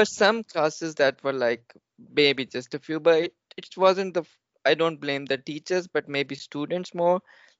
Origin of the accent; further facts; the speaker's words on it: Pakistan; I'm from Pakistan.